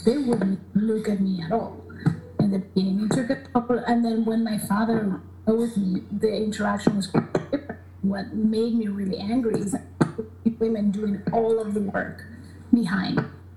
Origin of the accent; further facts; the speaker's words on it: Oaxaca, Mexico; And then I'm from Oaxaca, my family's from Oaxaca. My grandfather grew up in a town exactly like with that lifestyle